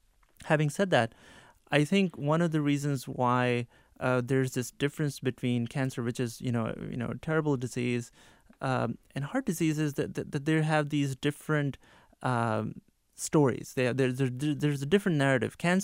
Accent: Pakistan; growing up in Pakistan, one of the things that was really pervasive around me was that heart disease could really happen to anyone.

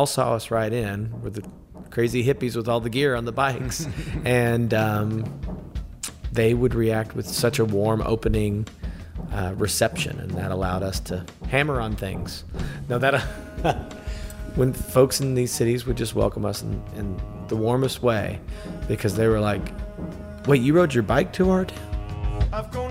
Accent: Lexington, Kentucky, United States; ride from my hometown of Lexington, Kentucky, down to Manchester, Tennessee

